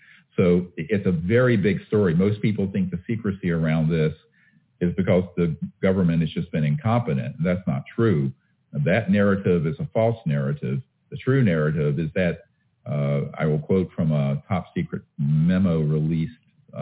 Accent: North Carolina, United States; where I grew up in North Carolina.

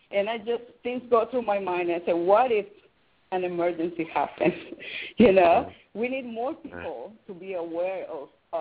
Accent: Peru; moved away; Coming from Peru, I was born in Peru, but I've been living here for many years.

